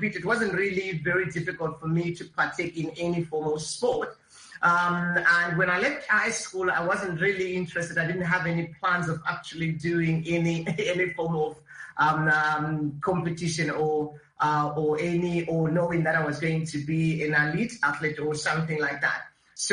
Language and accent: English; Bulawayo, Matabeleland, Zimbabwe; also born or lived in Masvingo; because I grew up in Bulawayo. I was born in Bulawayo.